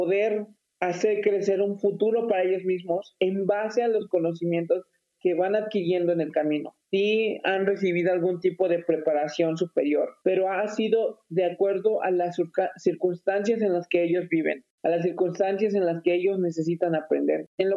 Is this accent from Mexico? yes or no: yes; Mexico; la participación de la juventud en mi país. México está creando obreros nada más.